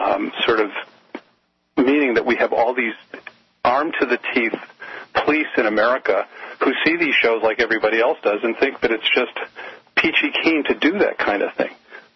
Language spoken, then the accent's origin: English; Connecticut, United States; Well, you know, I'm from Connecticut originally, and so I follow Connecticut politics.